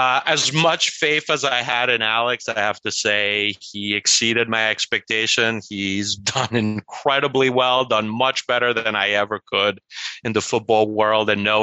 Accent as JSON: {"language": "English", "country": "Italy", "tie": "born or raised there", "said": "You know, I was growing up in Italy and I was always kind of like the foreigner."}